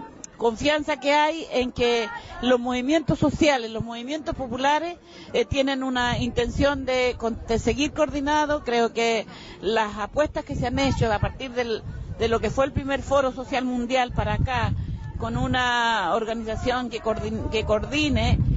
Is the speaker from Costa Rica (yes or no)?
no; Chile; estar en esta manifestación para nosotros tiene esa importancia como latinoamericana y como chilena